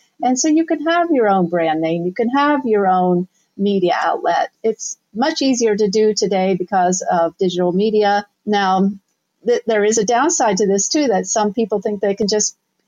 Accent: Ohio, United States; Right. Well, I'm originally from Southern Ohio.

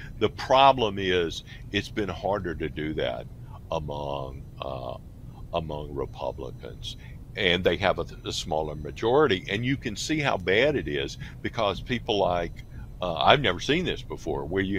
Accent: the South, United States; There's a phrase that we used growing up in the South, dumber than a box of rocks.

